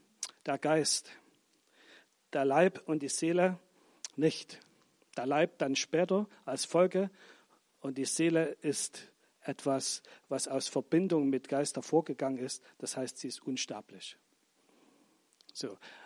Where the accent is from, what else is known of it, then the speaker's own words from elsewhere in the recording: Germany; Ich bin in der DDR aufgewachsen.